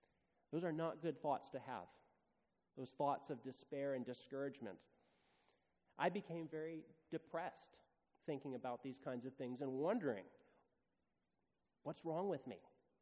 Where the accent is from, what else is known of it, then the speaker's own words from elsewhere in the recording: Seattle, Washington, United States; born there; I was born in Seattle, and my parents started taking me to Sabbath school when I was just a tiny tot.